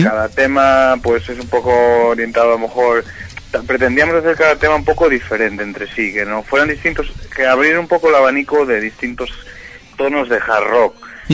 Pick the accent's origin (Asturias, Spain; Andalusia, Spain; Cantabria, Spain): Asturias, Spain; nuestra forma de pensar es asturiana, o somos de Asturias